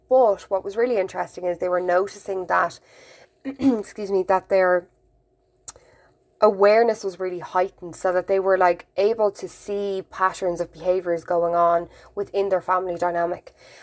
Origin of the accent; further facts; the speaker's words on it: Ireland; We're a little bit begrudging sometimes of people who do well, and these are traits, let's say, of being Irish in inverted commas.